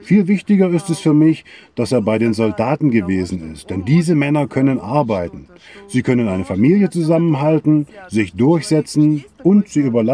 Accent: Khabarovsk, Khabarovsk Krai, Russia; also born or lived in Kursk; Dort haben wir lange gelebt. Ich bin in Chabarowsk zur Schule gegangen und auch auf die Universität.

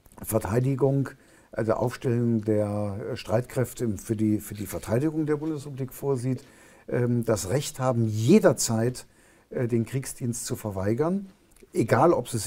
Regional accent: Germany; wenn wir als Deutsche und diejenigen, die dort mitspielen

